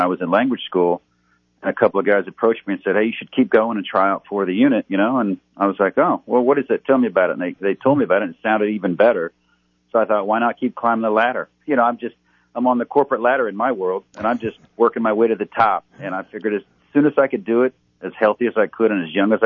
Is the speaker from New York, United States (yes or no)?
no; Columbus, Indiana, United States; Yeah, I grew up in Indiana, like right in central Indiana, Columbus, Indiana, just south of Indianapolis.